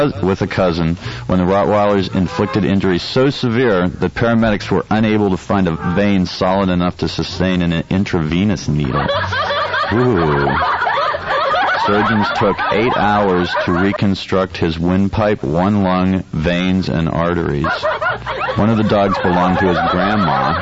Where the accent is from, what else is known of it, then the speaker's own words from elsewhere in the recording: Pittsburgh, Pennsylvania, United States; From my hometown, Pittsburgh.